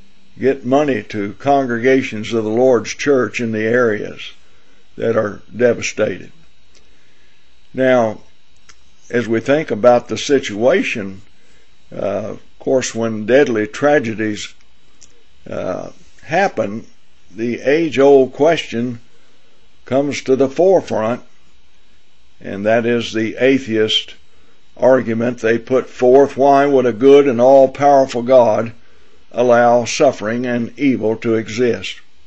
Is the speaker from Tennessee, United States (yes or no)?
yes; Tennessee, United States; and my home state of Tennessee